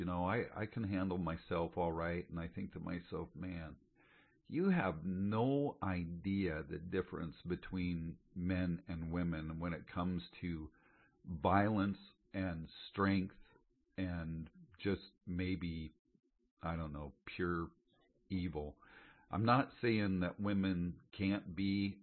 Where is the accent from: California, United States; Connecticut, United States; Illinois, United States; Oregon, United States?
Oregon, United States; also born or lived in Pennsylvania / Florida / Montana / Alaska; I'm not from the South. I'm not from Texas. I was born and raised in Oregon.